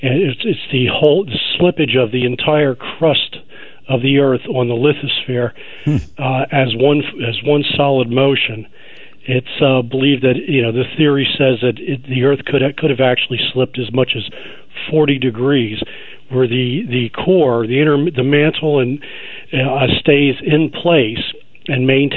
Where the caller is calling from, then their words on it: Hagerstown, Maryland, United States; I'm actually calling from Hagerstown, Maryland.